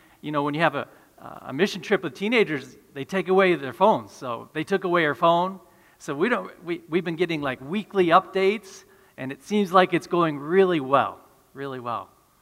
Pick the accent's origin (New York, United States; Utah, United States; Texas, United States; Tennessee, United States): New York, United States; also born or lived in China; From 2004 to 2015, we were missionaries in China. And in 2015, we moved back to Western New York. We're from the Western New York area